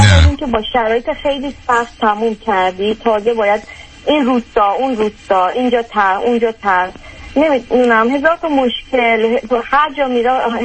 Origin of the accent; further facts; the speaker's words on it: Iran; moved away as an adult; now in United States; من پزشک متخصص داخلی از ایران هستم، بعد با ازدواج اومدم امریکا،